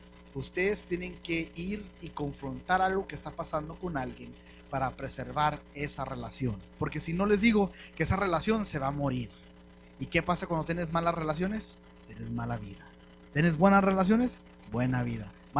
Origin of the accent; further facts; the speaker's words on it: Mexico; Pero como buenos mexicanos nunca lo hacemos, ¿verdad?